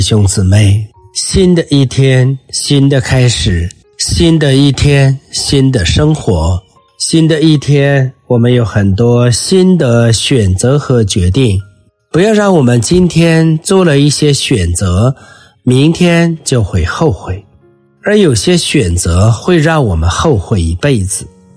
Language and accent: Chinese; China; 我们中国人说男大当婚，女大当嫁